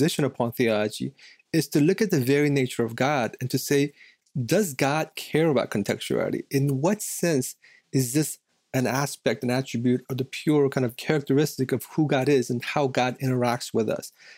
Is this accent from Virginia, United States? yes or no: yes; Virginia, United States; I grew up in the East Coast. I grew up in Virginia in the Korean American church.